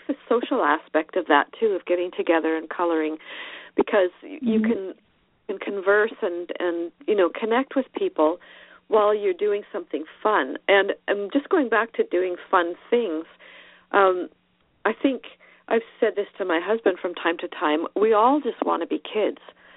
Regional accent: Canada; moved away as an adult; now in France; As a Canadian, we learn French in school. It's mandatory. And I always loved the language.

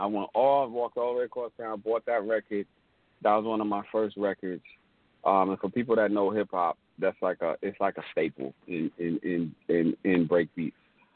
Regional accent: Mount Vernon, New York, United States; So as I'm saying all that to say, as hip-hop was starting in the Bronx, you know, Mount Vernon was also being affected by hip-hop culture because we were the next town over.

